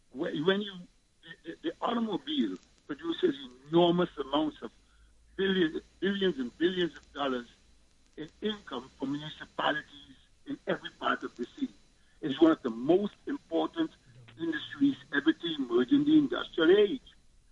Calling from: Brooklyn, New York, United States; Yeah, and I'm calling from Brooklyn.

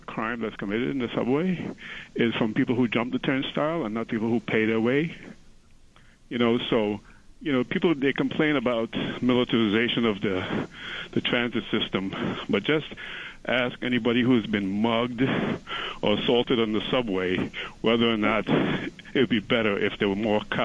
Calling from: Astoria, New York, United States; I'm calling from Astoria.

